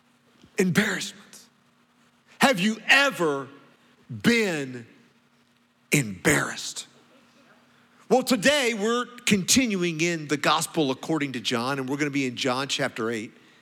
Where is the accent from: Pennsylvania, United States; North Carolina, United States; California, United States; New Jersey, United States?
North Carolina, United States; Walkertown; "I'm from Walkertown, North Carolina."